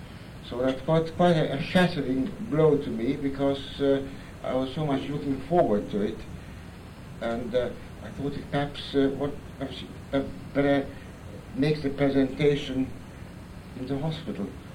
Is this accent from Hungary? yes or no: yes; Hungary; I was born in Hungary, and I spent my childhood in the 30s in Hungary, which was not a very happy place.